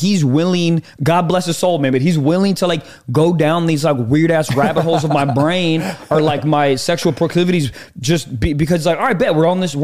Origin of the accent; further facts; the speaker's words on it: East Coast, United States; like where he's from West Coast, I'm from East Coast.